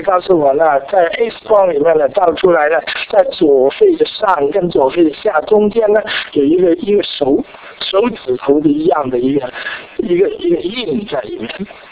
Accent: Guangdong, China; 我是三班里面最稳定的一班，就是因为我是广东人啊

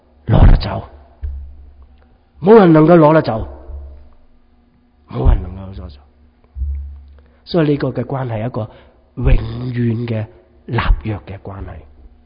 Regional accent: China; 我哋中国人好鍾意呢咁样呢排队呢

